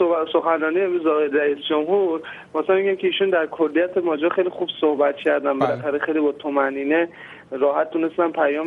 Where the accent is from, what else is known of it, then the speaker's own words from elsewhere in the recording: Iran; ما من به شخص به عنوان یک ایرانی انتظار داشتم